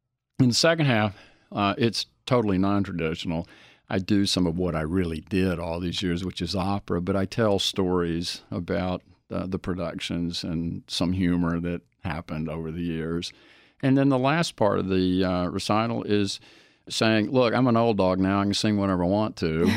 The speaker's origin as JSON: {"language": "English", "region": "Alabama", "country": "United States", "tie": "born or raised there", "said": "my life growing up in the Deep South in Alabama"}